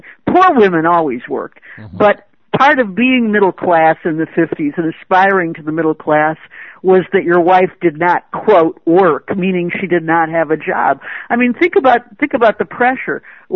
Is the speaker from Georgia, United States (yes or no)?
no; Michigan, United States; I grew up in Michigan, had lots of friends whose fathers were in both white-collar and blue-collar jobs in the auto industry